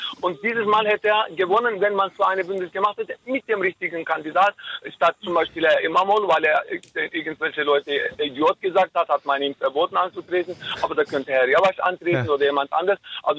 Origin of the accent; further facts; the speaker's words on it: Antakya, Hatay, Turkey; Ich bin kein Rassist, im Gegenteil, ich bin in Antakya aufgewachsen, wo wir Christen und Juden und Muslime alle zusammen brüderlich aufgewachsen sind.